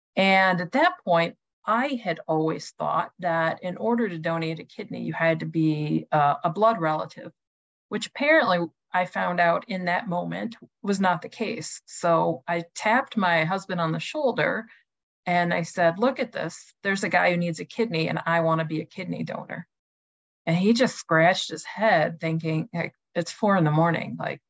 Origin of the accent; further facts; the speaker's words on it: Pontiac, Michigan, United States; And growing up in Pontiac, I thought, you know, I grew up, so this is like the 70s and 80s. I grew up in a community that was very diverse. We had a lot of Vietnamese and Laotian refugees.